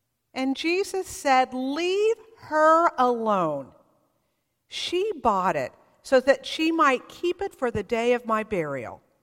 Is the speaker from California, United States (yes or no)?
yes; California, United States; When I moved away from California, I would come home and there were scents that would just knock me back.